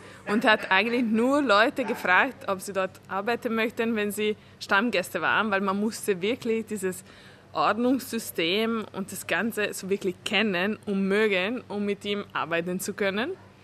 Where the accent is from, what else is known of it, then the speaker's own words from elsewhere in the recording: Italy; German is a second language; now in Vienna, Austria; für meinen Integrationsprozess in Wien, weil ich bin Ungarin, in Italien aufgewachsen